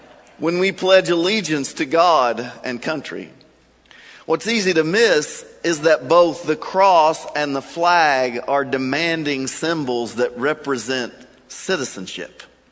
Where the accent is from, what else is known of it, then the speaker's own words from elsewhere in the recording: Kentucky, United States; I'm a Kentuckian. I am an American, and I'm proud of it.